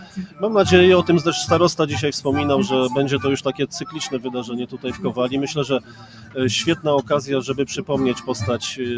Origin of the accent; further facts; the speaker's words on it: Radom, Masovian Voivodeship, Poland; Od pół wieku chodzę po tym świecie i często bywam w Radomiu, okolicach, bo jestem radomianinem